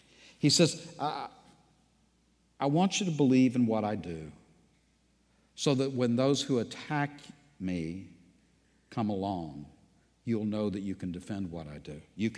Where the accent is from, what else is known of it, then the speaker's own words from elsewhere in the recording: United States; There once was a time that when I was growing up in America, you could actually assume that most people understood that there was a sovereign and righteous God